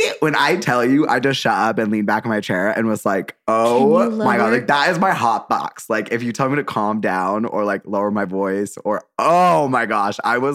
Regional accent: Utah, United States; Like I like was raised Mormon, I grew up in Utah.

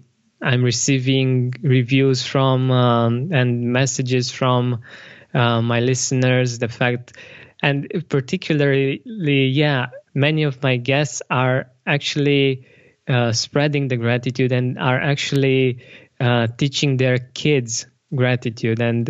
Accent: Romania; English is a second language; but I'm based in Romania. I'm Romanian. My English is my second language, so if my English is not perfect, that might be the reason.

